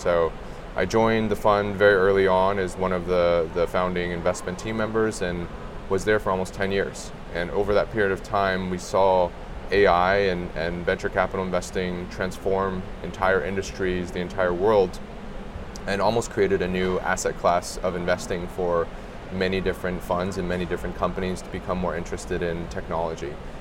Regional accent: Cupertino, California, United States; So I grew up in Silicon Valley, a first generation Chinese American. My parents immigrated and lived in Silicon Valley. So they were engineers, and I kind of grew up fascinated by everything that was happening there. So I lived in Cupertino

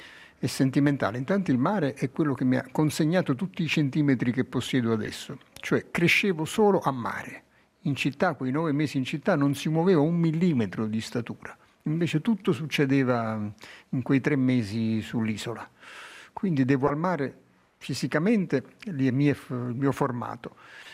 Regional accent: Naples, Campania, Italy; born there; Sì, sono nato a Napoli. La mia prima montagna è il Vesuvio, che pure ho salito perché mio padre mi ci ha portato un giorno d'inverno.

